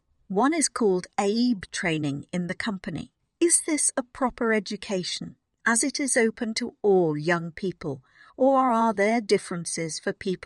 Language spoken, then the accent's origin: English; Germany; now in East Belgium, Belgium; I am a philosopher. I come from Germany and live now in East Belgium.